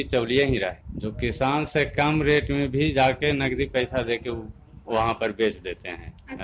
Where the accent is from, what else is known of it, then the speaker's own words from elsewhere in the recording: Harpur, India; ग्राम हरपुर के निवासी हैं, एक किसान, छोटा किसान हैं।